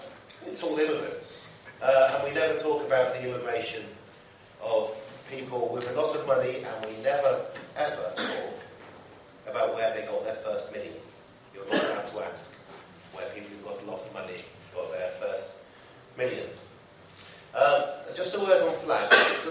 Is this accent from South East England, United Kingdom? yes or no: yes; Oxford, South East England, United Kingdom; In the last year, I've moved south back to where I grew up in Oxford